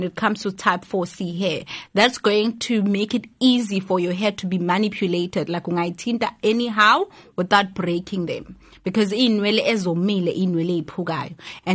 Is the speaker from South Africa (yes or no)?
yes; South Africa; because futhi ke ne economy as a South African nkosi yami one stream of income akuyonto esebenzayo, you know.